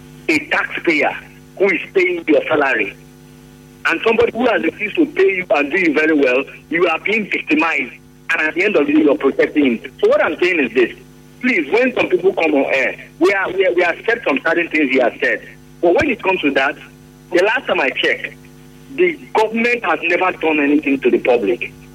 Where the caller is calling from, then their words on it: Alakaya, Nigeria; I'm calling you from Alakaya.